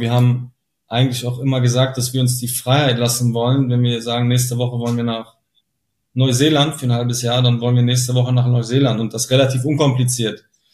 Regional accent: Düsseldorf, North Rhine-Westphalia, Germany; Vor allem wir kommen hier aus Düsseldorf, das ist ja der Place to be, Königsallee etc.

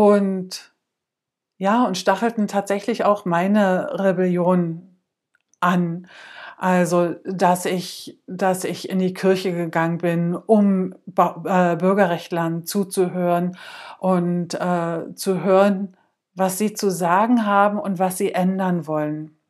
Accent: Brandenburg an der Havel, Brandenburg, Germany; Also ich komme aus der Stadt Brandenburg oder ich bin in der Stadt Brandenburg aufgewachsen.

